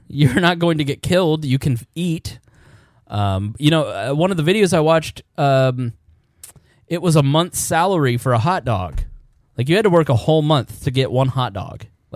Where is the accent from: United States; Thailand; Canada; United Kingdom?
United States; because I'm fully American.